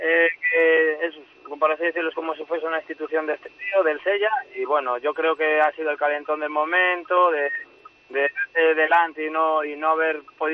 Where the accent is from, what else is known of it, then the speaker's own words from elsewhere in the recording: Asturias, Spain; yo como asturiano y demás